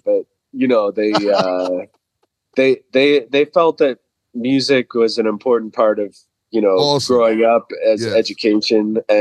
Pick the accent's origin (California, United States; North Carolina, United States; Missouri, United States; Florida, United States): California, United States; Pasadena; I'm from Los Angeles area. Grew up in, like, Pasadena area.